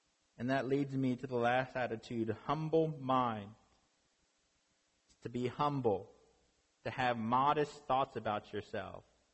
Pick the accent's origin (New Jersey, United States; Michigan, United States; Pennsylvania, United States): Pennsylvania, United States; Lancaster; about 20 minutes away from actually from where I grew up in Lancaster area